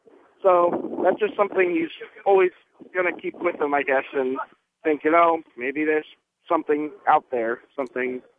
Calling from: New York City, New York, United States; calling from New York City.

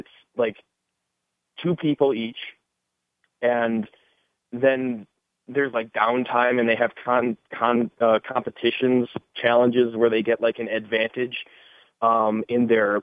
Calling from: Wisconsin, United States; from Wisconsin.

